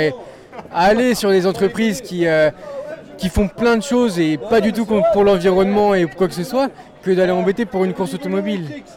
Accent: Saint-Malo, Brittany, France; Saint-Malo.

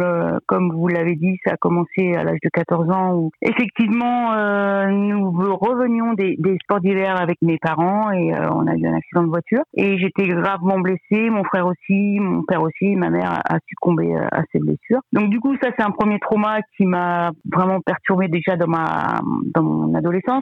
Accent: Le Mans, Pays de la Loire, France; j'ai 57 ans. Je suis sartoise, je suis née au Mans

